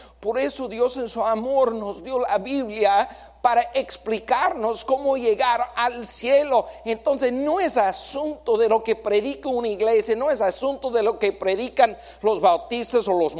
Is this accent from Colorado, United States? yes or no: yes; Colorado, United States; fuimos a Colorado, llevé a mi familia al pueblito donde yo nací, donde yo crecí, y yo estaba diciendo, ahí viví en esa casa